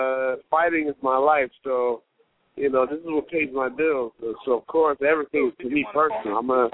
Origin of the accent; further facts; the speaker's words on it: Newark, New Jersey, United States; now in Manhattan, United States; I grew up in Newark, New Jersey, and this was my way out, you know what I mean?